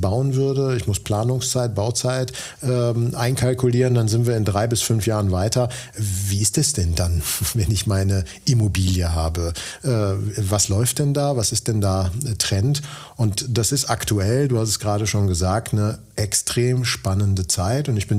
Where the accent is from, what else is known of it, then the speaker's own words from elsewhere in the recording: Dortmund, North Rhine-Westphalia, Germany; born there; now in Cologne, Germany; Ich bin 49 Jahre alt, Bauingenieur von Hause aus, komme gebürtig aus Dortmund, unweit von hier und Bochum.